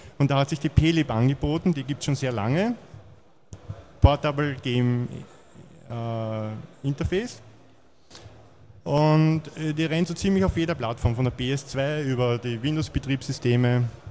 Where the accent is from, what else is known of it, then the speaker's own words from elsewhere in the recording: Vienna, Austria; Ich komme aus Wien.